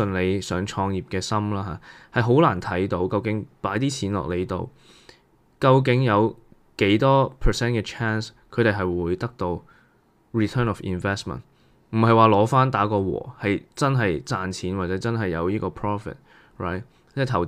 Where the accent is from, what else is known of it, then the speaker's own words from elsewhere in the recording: Macau; also born or lived in United States; 以我自己来讲，我在澳门长大，跟着在美国留学，跟着回澳门创业